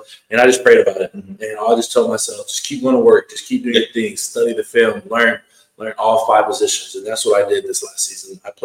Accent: Houston, Texas, United States; I'm from Houston, Texas, the Katy area.

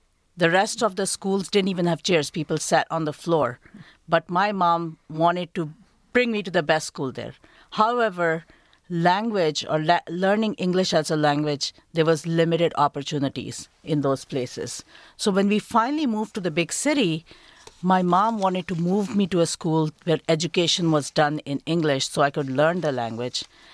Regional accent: Pakistan; The place where we grew up in Pakistan, the language is called Urdu.

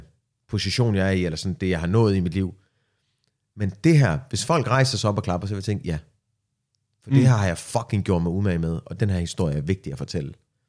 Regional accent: Palestine; Og jeg er palæstinenser, det er virkelig ikke godt.

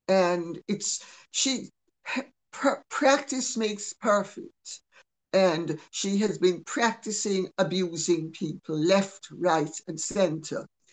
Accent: Jamaica; I mean, I'm Jamaican, I can tell you.

